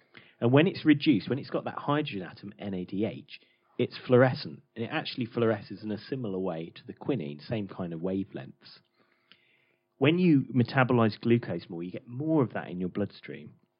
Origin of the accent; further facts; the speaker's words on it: Wolverhampton, West Midlands, United Kingdom; Wolverhampton. That's what we drink in O'Neill's in the town centre, mate.